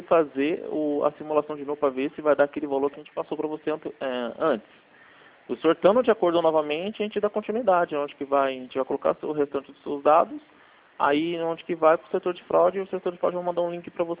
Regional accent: Franco da Rocha, São Paulo, Brazil; A gente é de São Paulo, eu sou daqui de Franco da Rocha.

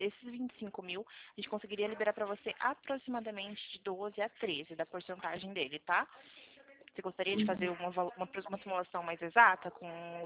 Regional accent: Cordeirópolis, São Paulo, Brazil; Eu sou de Corderópolis, São Paulo

